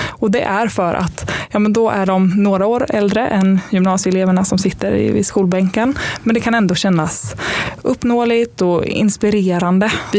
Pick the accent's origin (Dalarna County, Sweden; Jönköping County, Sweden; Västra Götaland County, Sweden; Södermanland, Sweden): Jönköping County, Sweden; Jönköping; now in Stockholm, Sweden; jag kommer från Jönköping. Så jag har köpt en bostadsrätt i Jönköping.